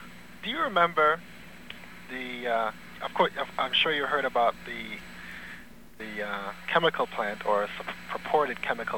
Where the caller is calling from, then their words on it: Bronx, New York, United States; I'm calling from the Bronx.